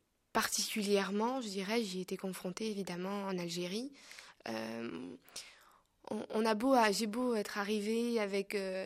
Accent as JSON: {"language": "French", "country": "France", "said": "Moi, en tant que Française et athée"}